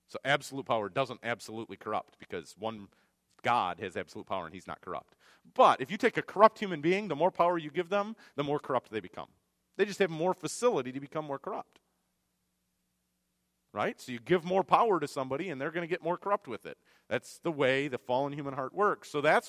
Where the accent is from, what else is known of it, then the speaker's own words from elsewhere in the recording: United States; born there; I'm thankful I was born in the United States.